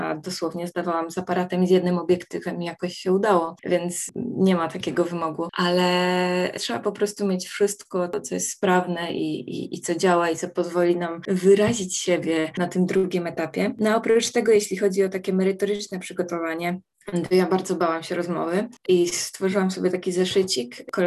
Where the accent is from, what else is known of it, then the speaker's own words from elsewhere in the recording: Kielce, Świętokrzyskie Voivodeship, Poland; z mojego rodzinnego miasta Kielc